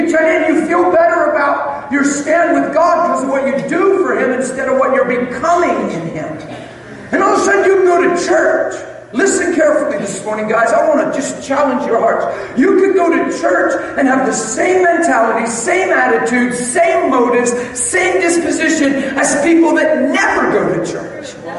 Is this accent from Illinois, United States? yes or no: no; Pennsylvania, United States; I'm from Pennsylvania. I'm going to jump on a plane today and fly home